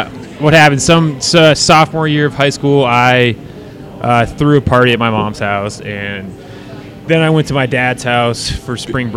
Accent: Denver, Colorado, United States; Well, so I grew up in Denver. My dad has been in Crested Butte for a long time.

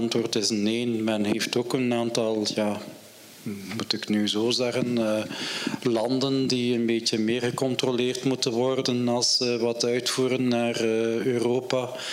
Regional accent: Bruges, West Flanders, Belgium; also born or lived in Halle; Dus die zandgronden, ik ben afkomstig van Brugge enzovoort.

